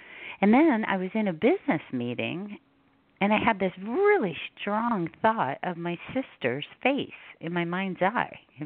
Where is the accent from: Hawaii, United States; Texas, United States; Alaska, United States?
Hawaii, United States; And I was raised in Hawaii, and I'm fair, so I have a lot of freckles.